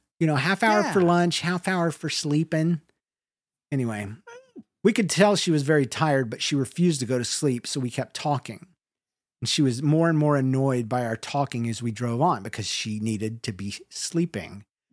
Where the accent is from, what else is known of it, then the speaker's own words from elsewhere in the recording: the South, United States; accent: Southern; was trying to talk in a Southern accent because I can do it easily without even trying because it's my native language.